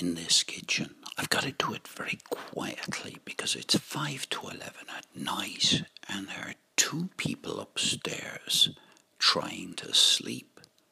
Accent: Ireland; This had never crossed my mind while I was living in Ireland, growing up in Ireland.

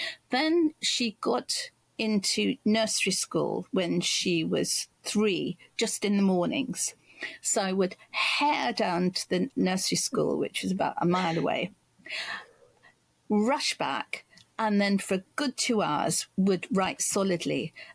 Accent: Kingston, London, United Kingdom; also born or lived in Lewisham; we moved from Lewisham in London to Kingston, where we were given a council flat. And so I was a year and a half in to schooling, so that when I arrived at six and a half or whatever

